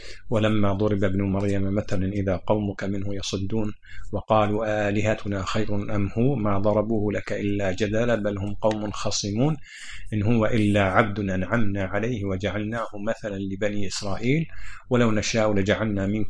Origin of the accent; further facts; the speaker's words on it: Kuwait; وحتى عند الناس عندنا في الكويت يعني بعضهم لو جاء حادث أو كذا يسوي زي فداء نفس